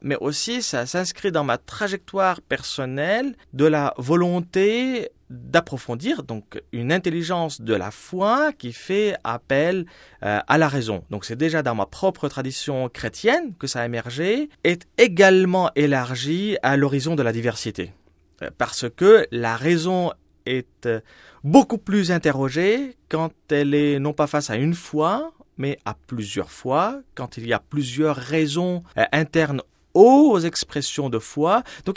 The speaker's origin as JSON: {"language": "French", "country": "Lebanon", "lives_now": "Lyon, France", "said": "ça vient bien sûr de mes origines. Je suis libanais."}